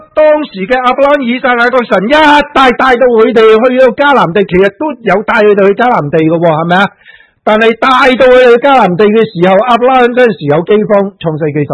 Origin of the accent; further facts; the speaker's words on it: Hong Kong; moved away; 今次回到来觉得我都是香港人